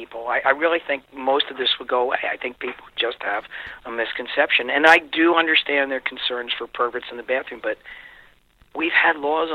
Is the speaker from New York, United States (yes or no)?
no; New Jersey, United States; but I come from New Jersey, so I'll take my state as an example.